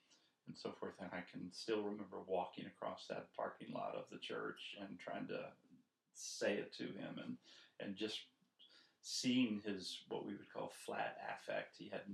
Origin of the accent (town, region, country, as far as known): Charlotte, North Carolina, United States; born or raised there; also born or lived in Raleigh